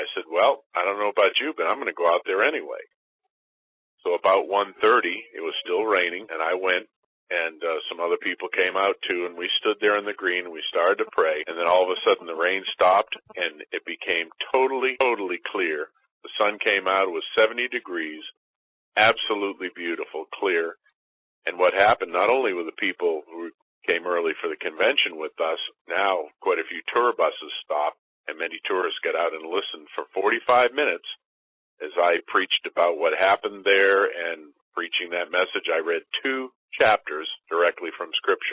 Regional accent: Lexington, Massachusetts, United States; I have family that own property right there in Lexington. I grew up in Lexington.

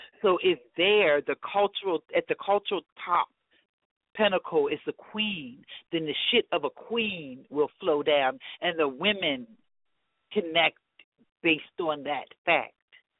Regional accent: Philadelphia, Pennsylvania, United States; Growing up in Philadelphia in the time and with the experiences of Malcolm and Martin

